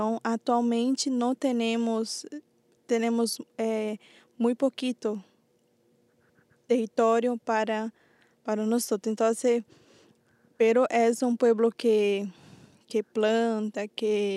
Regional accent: Mato Grosso do Sul, Brazil; Spanish is a second language; yo soy de Brasil, del pueblo guaraní de Mato Grosso do Sul y vivo en la ciudad de Dorados, en la comunidad de aldea Bororó.

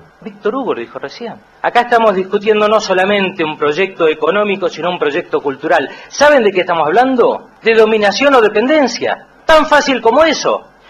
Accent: Argentina; seamos dignos de nosotros como argentinos.

